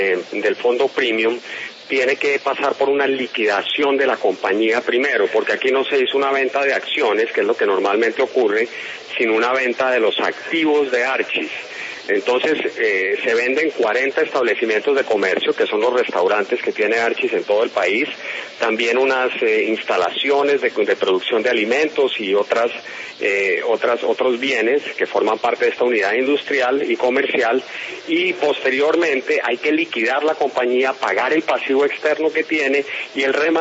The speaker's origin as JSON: {"language": "Spanish", "country": "Colombia", "said": "qué orgullo se siente como colombiano y un poco también como músico."}